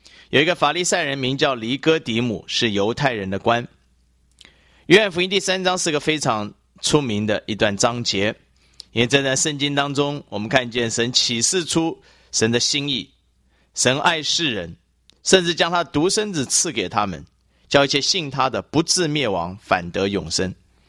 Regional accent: China; 你知道我们中国人对宗教有一种同样一种将功补过的观念

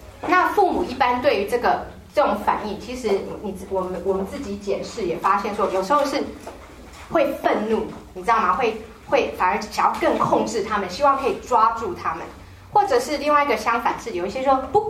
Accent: United States; 虽然说我小时候是在美国长大的

